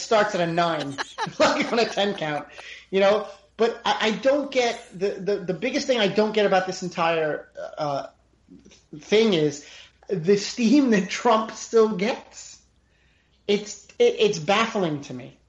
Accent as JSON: {"language": "English", "region": "New York", "country": "United States", "tie": "born or raised there", "said": "ever since she moved into my home state as a resident so she could run for Senate."}